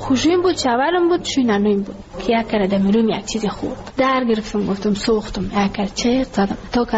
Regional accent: Ghazni, Afghanistan; now in Kabul, Afghanistan; ما کابل آمده از غزنی هستیم.

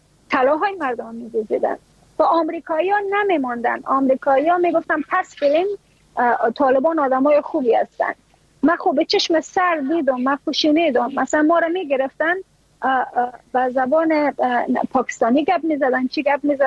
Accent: Afghanistan; moved away as an adult; ما اگر از افغانستان بر آمدیم

